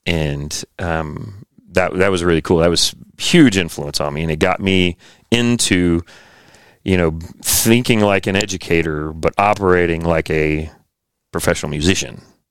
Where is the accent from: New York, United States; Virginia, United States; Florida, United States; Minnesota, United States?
Virginia, United States; Roanoke; also born or lived in Massachusetts; So I split my childhood between Virginia and Massachusetts.